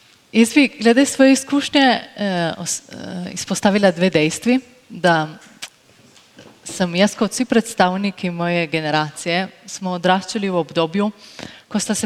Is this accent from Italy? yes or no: yes; Števerjan, Friuli-Venezia Giulia, Italy; sem odraščala v Števerjanu, to je v kraju, ki lahko rečemo, se ga te dve težnji, negativni težnji, še danes dejansko nista dotaknili